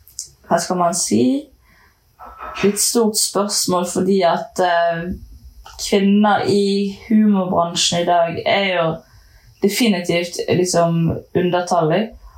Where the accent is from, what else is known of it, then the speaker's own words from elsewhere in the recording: Bergen, Vestland, Norway; now in Oslo, Norway; Jeg er fra Bergen. Jeg bor i Oslo.